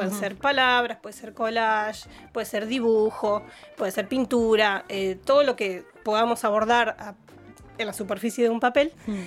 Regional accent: San Clemente del Tuyú, Buenos Aires Province, Argentina; yo soy costera, Martina también, somos del Partido de la Costa.

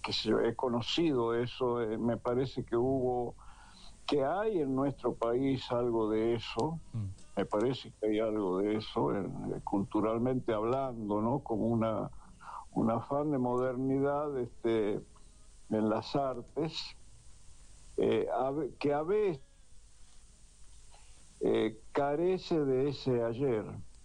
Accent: Tucumán, Argentina; Pero yo personalmente, como tucumano, digamos

